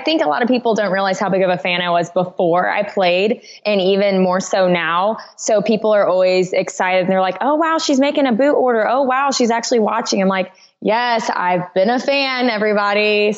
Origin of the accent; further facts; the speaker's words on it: Indianapolis, Indiana, United States; now in Nashville, United States; And I'm from Indianapolis, Indiana.